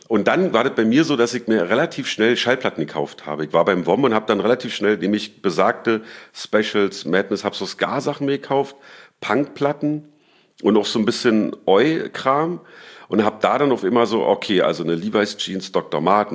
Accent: Berlin, Germany; Ich bin in Lichtenberg groß geworden, Tierparkclub und so. Und das war so um die Wendezeit rum

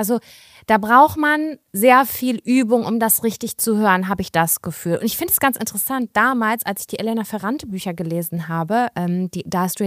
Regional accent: Germany; Für uns als Deutsche hört sich das wahrscheinlich alles gleich

